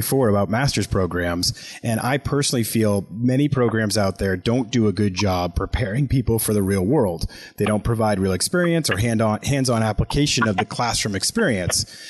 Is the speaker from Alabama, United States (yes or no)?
no; Boston, Massachusetts, United States; Now, I can say hated because I'm from Boston, so I'm allowed to hate the Yankees